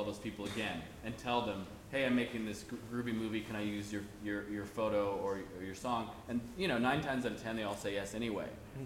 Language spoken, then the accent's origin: English; Canada; because I'm Canadian, fair dealing to make that happen